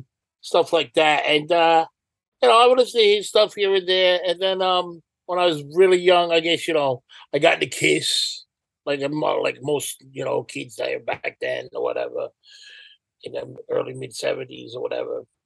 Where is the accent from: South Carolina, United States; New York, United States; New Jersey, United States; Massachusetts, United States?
New York, United States; Staten Island; also born or lived in Rhode Island; I was born in Staten Island, New York. Mm-hmm. And I lived there for a good, like, my early years when I was little. We moved to Rhode Island